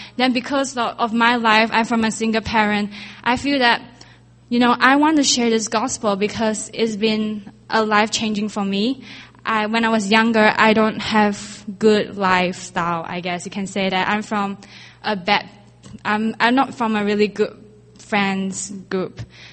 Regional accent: Malaysia; now in Singapore; but I'm actually a Malaysian studying in Singapore.

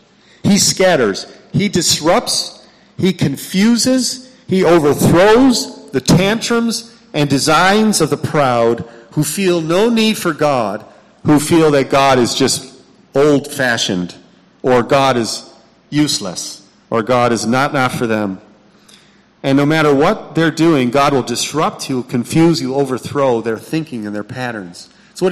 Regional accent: Rochester, New York, United States; who lived in my hometown, Rochester, New York, published a newspaper there.

